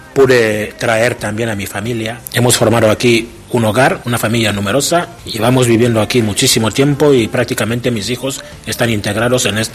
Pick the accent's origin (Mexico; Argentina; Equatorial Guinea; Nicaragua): Equatorial Guinea; now in Burgos, Spain; soy de Guinea Ecuatorial. Pues llevo aproximadamente 29 años. Llevo más años viviendo aquí en Burgos que los años que pasé en mi tierra.